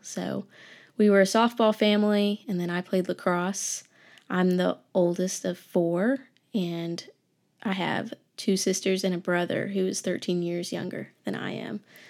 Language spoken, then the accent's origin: English; Senoia, Georgia, United States; I grew up in Georgia, about 45 minutes southwest of Atlanta, in a city called Senoia.